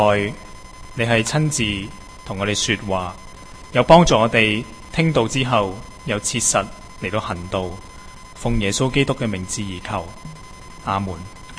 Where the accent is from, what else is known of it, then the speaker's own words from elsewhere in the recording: Hong Kong; 而由于我在香港成长和生活的时间比较长